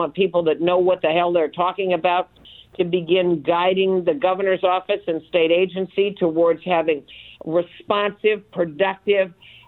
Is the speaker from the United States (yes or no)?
yes; Oregon, United States; I'm a native Oregonian. I grew up in Central Oregon.